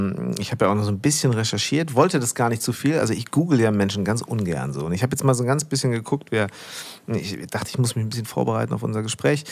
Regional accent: Münster, North Rhine-Westphalia, Germany; ich bin groß geworden in Hiltrup, Münster-Hiltrup.

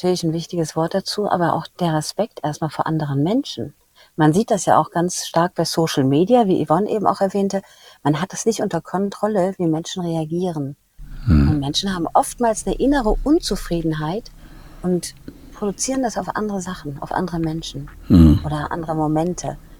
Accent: Germany; wir leider in Deutschland und ich bin ja auch Deutsche

